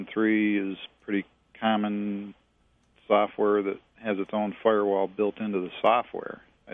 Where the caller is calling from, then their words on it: Greece; English is a second language; From Greece.